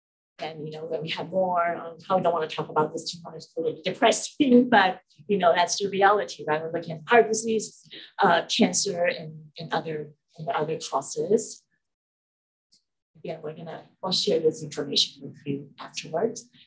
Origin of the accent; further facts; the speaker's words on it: United States; I know I'm Chinese American.